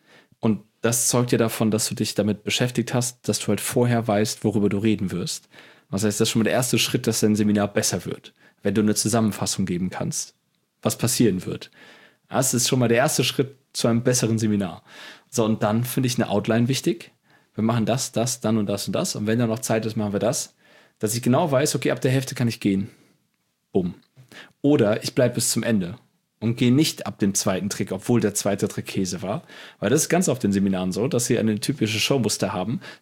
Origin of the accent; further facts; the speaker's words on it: North Rhine-Westphalia, Germany; Aber ich bin Rheinländer.